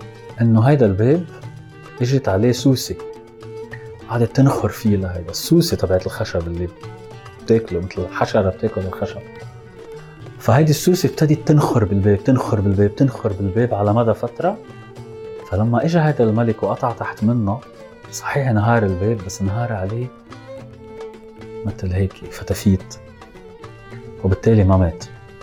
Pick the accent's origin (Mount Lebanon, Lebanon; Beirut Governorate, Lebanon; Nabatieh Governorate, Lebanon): Beirut Governorate, Lebanon; Beirut; لأنه قلبي من جوا موجوع على بيروت، موجوع على مدينتي.